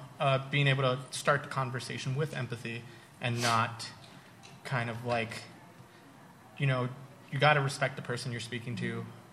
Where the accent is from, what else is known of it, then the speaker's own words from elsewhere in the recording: New York, United States; One, I don't know if it's the fact that I'm from New York, I'm very open and say things outright